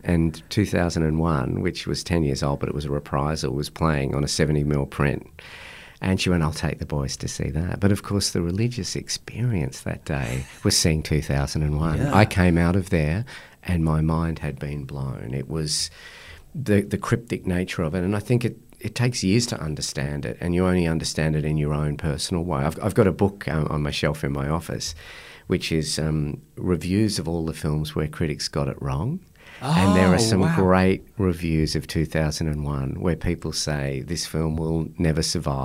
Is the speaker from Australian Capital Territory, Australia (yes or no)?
no; Blaxland, New South Wales, Australia; also born or lived in England; We grew up in East Blaxland in the Lower Blue Mountains, and we moved to England, lived there for 3 years in the early 70s